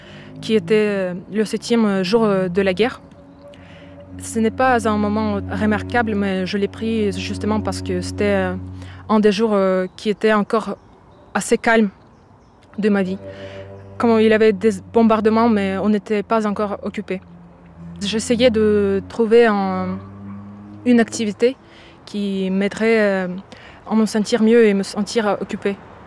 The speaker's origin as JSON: {"language": "French", "region": "Kyiv", "country": "Ukraine", "moved": "yes", "said": "je viens de la capitale d'Ukraine, de Kiev. Et j'ai dû quitter l'Ukraine en mars 2022, juste un mois après que la guerre ait commencé."}